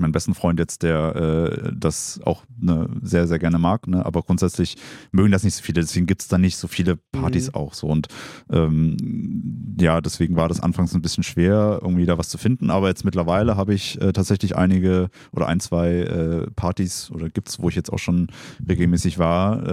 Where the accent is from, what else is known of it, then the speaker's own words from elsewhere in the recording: Stuttgart, Baden-Württemberg, Germany; weil es auch meine Heimatstadt ist tatsächlich.